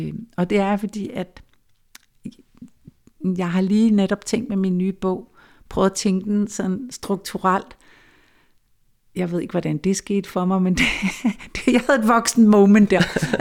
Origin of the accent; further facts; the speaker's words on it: Capital Region of Denmark, Denmark; skriver om for eksempel Kongens Have. Altså lige her, hvor jeg står nu, så kan jeg næsten se over til mit barndomshjem